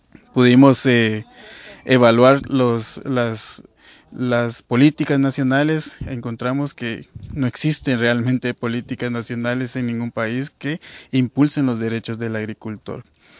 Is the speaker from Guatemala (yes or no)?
yes; Guatemala; soy miembro de MAELA, Movimiento Agroecológico de América Latina y el Caribe. Vengo de Guatemala, de una organización indígena y campesina